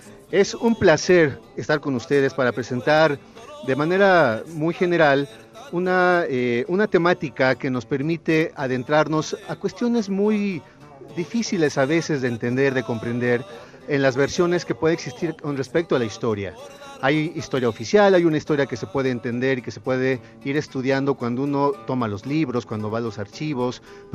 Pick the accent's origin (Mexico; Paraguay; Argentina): Mexico; entender y comprender cómo somos nosotros los mexicanos